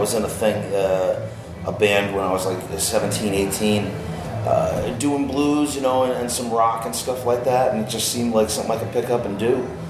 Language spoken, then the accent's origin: English; Boston, Massachusetts, United States; because we're from Boston, so it's like the Mississippi style through that Boston filter.